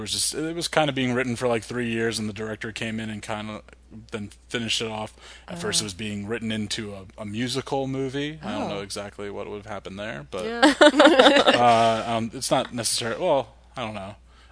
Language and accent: English; New Jersey, United States; I'm from Jersey, I say tomatoes.